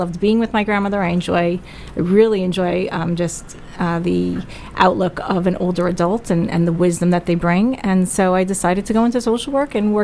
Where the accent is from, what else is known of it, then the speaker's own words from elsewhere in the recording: New York, United States; I grew up in Rockland County in a nice little nuclear family, but at 4 years old, we had my grandmother move in with us